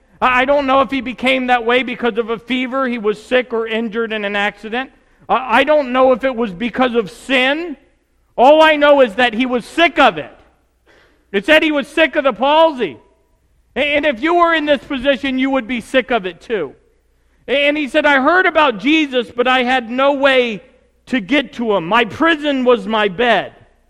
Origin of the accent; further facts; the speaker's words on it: Tennessee, United States; I grew up in Tennessee, and at 8, 9 years old, I started going to church.